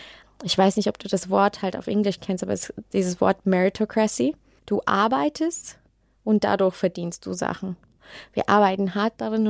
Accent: Singapore; ich war 10, fast 11 Jahre nicht mehr da. Ich habe meine Kindheit geliebt in Singapur.

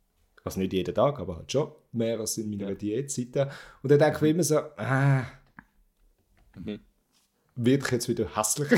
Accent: Basel-Landschaft, Switzerland; ich komme aus dem Baselbiet. Ich habe wirklich so eine Schweizer Fresse.

